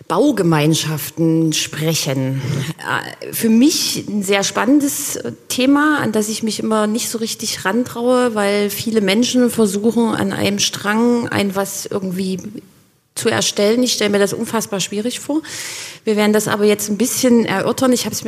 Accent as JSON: {"language": "German", "town": "Dresden", "region": "Saxony", "country": "Germany", "said": "So, ich bin Dresdnerin"}